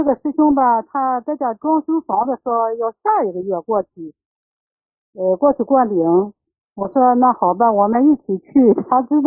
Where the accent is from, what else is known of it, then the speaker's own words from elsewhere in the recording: Shandong, China; now in Hangzhou, China; 我人是山东的，我现在在杭州。